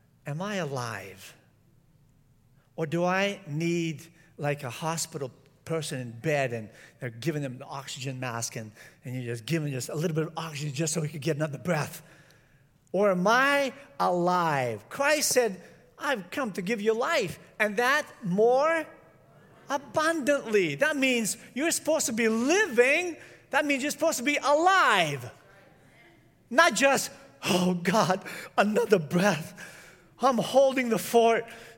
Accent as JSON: {"language": "English", "town": "San Francisco", "region": "California", "country": "United States", "tie": "born or raised there", "said": "I was from San Francisco, and I was raised with black kids"}